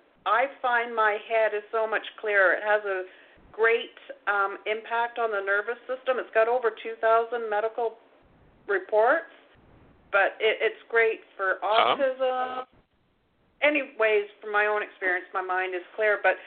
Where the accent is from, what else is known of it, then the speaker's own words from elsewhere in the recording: Ontario, Canada; Yeah, I'm a crazy Canucky.